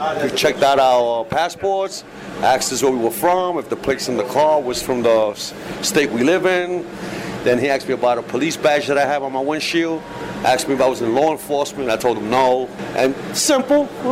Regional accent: New York City, New York, United States; I'm originally from Puerto Rico. My family's from Puerto Rico. I was born and raised in New York City.

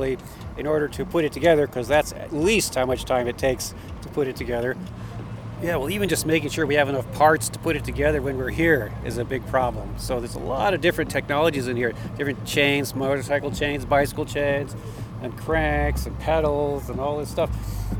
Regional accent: Colorado, United States; So that's because we come from Colorado, so it's over 1,000 miles each way.

